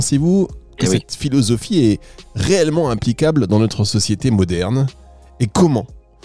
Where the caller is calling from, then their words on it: Lille, Hauts-de-France, France; je viens de Lille.